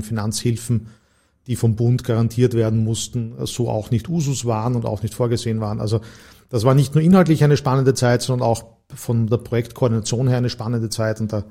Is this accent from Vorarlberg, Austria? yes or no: no; Styria, Austria; Also wir sind beide Steirer und haben in Graz zu studieren begonnen